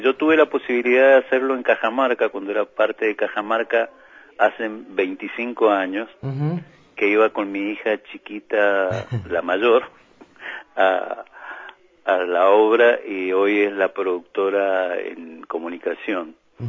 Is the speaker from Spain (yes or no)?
no; Mendoza, Argentina; nosotros los actores que estamos acostumbrados como bien mendocinos a estar en las calles principales